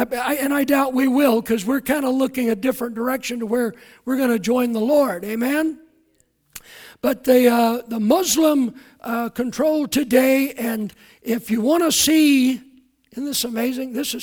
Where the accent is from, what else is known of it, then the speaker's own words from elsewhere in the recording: Harlan, Kentucky, United States; And I thought, that's my hometown, Harlan, Kentucky. I was born in the brick hospital there.